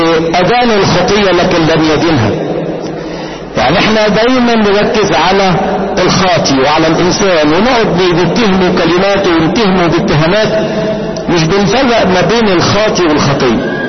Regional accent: Egypt; احنا طبعا كمصريين ممكن اقول الكلمه وبعد شويه حد يقول لي انت قلت

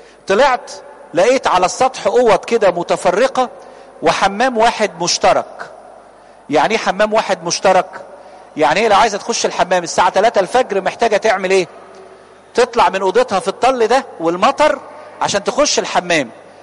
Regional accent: Cairo Governorate, Egypt; تعرفين عندنا في مصر الجديدة القديمة العمارات القديمة دي اللي هي 4.20 متر اللي هي 3-4 أدوار من غير أسانسير دي.

